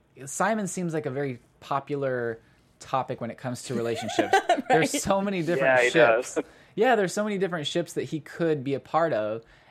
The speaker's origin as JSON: {"language": "English", "region": "Missouri", "country": "United States", "said": "I'm from Missouri, and that happens a lot, too."}